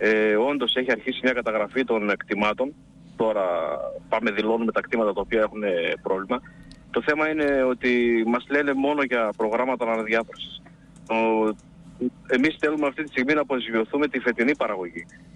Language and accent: Greek; Antelies, Greece; στο χωριό μου, στις Αντελιές, από εκεί όπου κατάγομαι